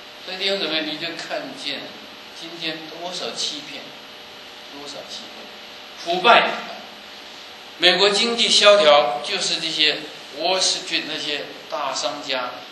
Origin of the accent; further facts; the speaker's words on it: China; 把我们中国人这样的杀法